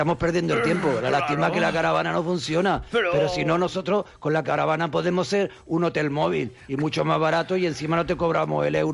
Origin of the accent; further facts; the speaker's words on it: Catalonia, Spain; Si te quedas, por ejemplo, en Barcelona, yo que soy del Maresme, algún día me quedo en Barcelona y me cobran a mí el euro turístico, macho.